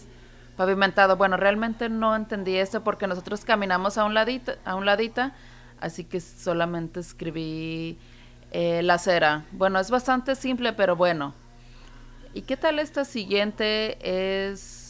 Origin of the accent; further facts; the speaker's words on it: England, United Kingdom; Spanish is a second language; No sé si ustedes se han dado cuenta, pero yo soy de Inglaterra. Este es mi quinto año aquí enseñando